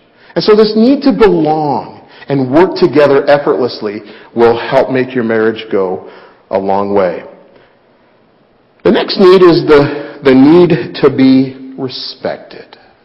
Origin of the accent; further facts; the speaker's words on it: Denver, Colorado, United States; I'm not just saying this because I was born in Denver and I grew up watching them.